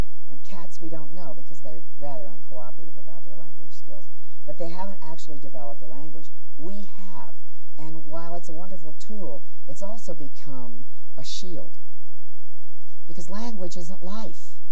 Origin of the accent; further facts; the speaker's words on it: Hanover, Pennsylvania, United States; born there; I was actually born almost on the Mason-Dixon line. I was born in Hanover, Pennsylvania.